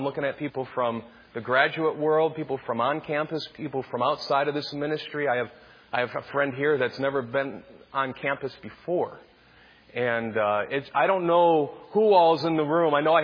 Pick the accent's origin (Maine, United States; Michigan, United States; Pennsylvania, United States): Michigan, United States; He's still upset that I said I'm from Michigan.